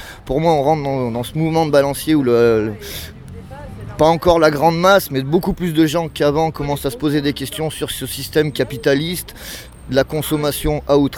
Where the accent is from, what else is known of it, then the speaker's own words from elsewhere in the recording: Tain-l'Hermitage, Auvergne-Rhône-Alpes, France; je suis de Tain-l'Hermitage, je suis chauffeur poids lourd.